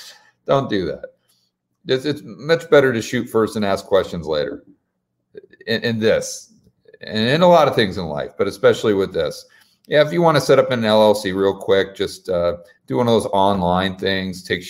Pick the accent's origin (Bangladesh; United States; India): United States; I understand there's nice places in the U.S. and I'm from the United States, so obviously I'm pro-America